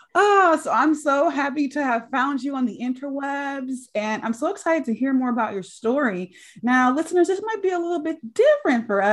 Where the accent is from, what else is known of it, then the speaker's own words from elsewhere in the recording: Missouri, United States; Because I'm from Missouri, and some people say it's just Kansas City and St. Louis and all the stuff in the middle we don't care about.